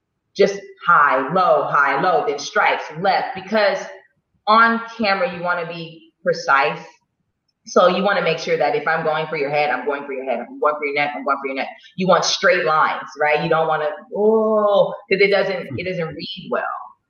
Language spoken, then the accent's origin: English; Jamaica; I mean, look, I'm Jamaican. We have about 10 jobs.